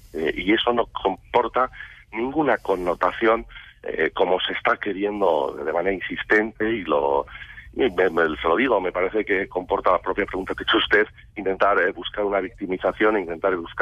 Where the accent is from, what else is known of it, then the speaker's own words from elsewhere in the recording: Basque Country, Spain; Soy vasco, he vivido en Euskadi pues toda mi infancia y mi juventud